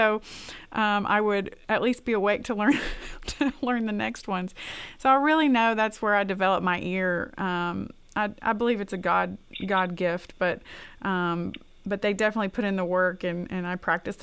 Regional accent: Arkansas, United States; And just growing up in Arkansas, I didn't grow up in the country, but I definitely listened to country music and my family listened to country music.

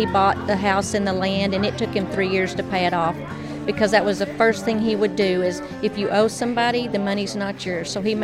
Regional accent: Rotan, Texas, United States; I grew up in Rotan, Texas, and my dad was a cotton farmer, and he had a few cattle.

